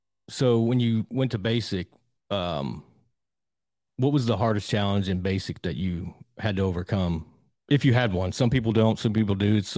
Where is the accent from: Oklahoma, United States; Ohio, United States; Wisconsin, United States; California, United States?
Ohio, United States; Cleveland; I'm from Cleveland, so I know there's not much going on.